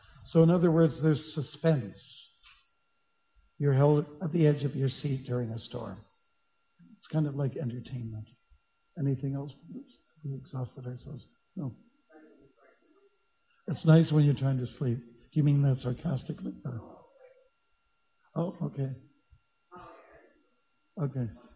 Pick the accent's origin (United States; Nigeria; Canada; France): Canada; Ontario; I can remember as a kid, I'm from Southern Ontario, and they have a lot of electric storms there.